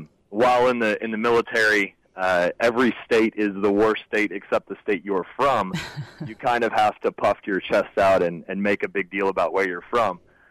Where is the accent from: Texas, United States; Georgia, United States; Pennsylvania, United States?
Texas, United States; Dallas; I grew up in North Dallas, and I kind of sympathize with your guest there.